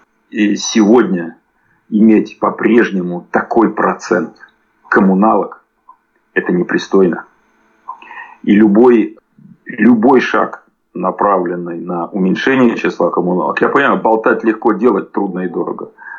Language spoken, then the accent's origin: Russian; Saint Petersburg, Russia; Я вырос в Ленинграде, родился, и все мои друзья и знакомые